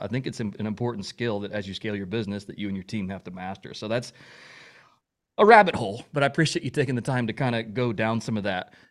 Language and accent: English; Indianapolis, Indiana, United States; now in Tennessee, United States; And I'm from Indianapolis. I was born there